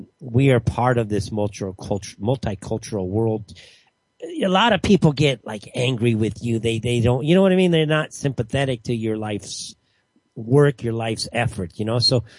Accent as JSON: {"language": "English", "town": "Los Angeles", "region": "California", "country": "United States", "said": "No, I'm from Los Angeles."}